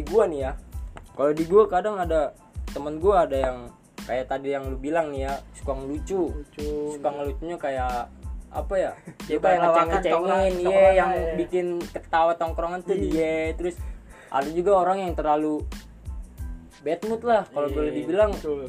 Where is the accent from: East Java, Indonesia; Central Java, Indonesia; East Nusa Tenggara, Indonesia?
East Nusa Tenggara, Indonesia; gue berasal dari Flores, orang timur.